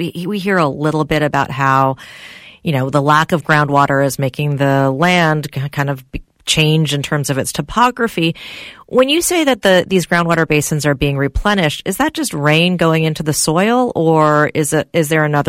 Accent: California, United States; So, I mean, I grew up in California and I'm used to this

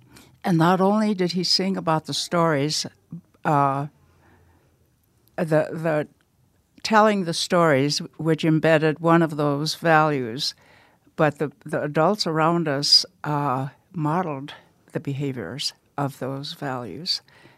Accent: Pine Ridge, South Dakota, United States; I was born in Pine Ridge, and we lived way out in the rural area in the Manderson District with maternal grandparents. And this is where I remember learning the values of the Lakota people

